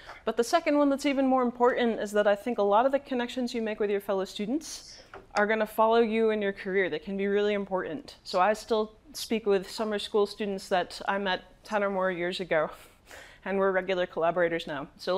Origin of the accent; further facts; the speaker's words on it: United States; now in Canada; I'm an aspirational Canadian. I'm originally American.